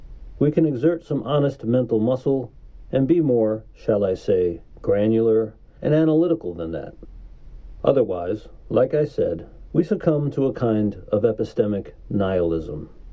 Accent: New York, United States; across the northern international border of the U.S. and my home state of New York.

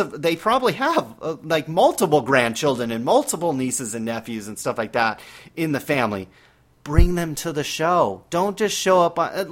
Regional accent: California, United States; You think I grew up in California rooting for the Bengals?

